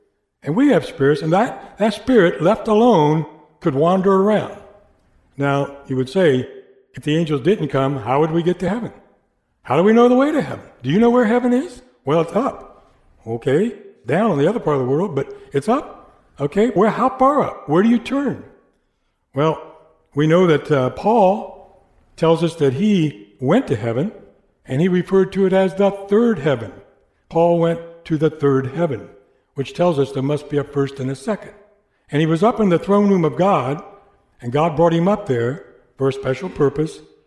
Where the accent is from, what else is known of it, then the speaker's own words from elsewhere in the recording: Ohio, United States; born there; I was born in Ohio. I was born again in Indiana.